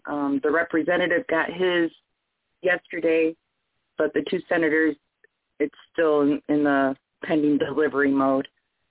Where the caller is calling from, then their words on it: New York, United States; I'm actually calling from New York.